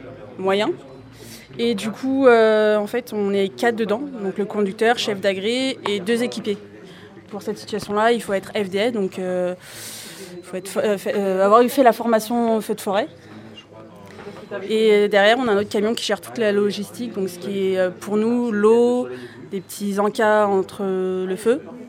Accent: Bourgogne-Franche-Comté, France; je suis aussi de Bourgogne.

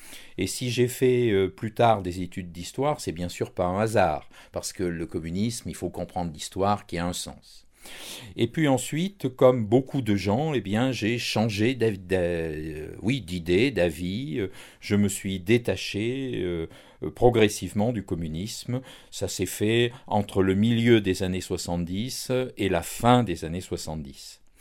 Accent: Barsac, Nouvelle-Aquitaine, France; born there; Donc moi, je suis né à Barsac.

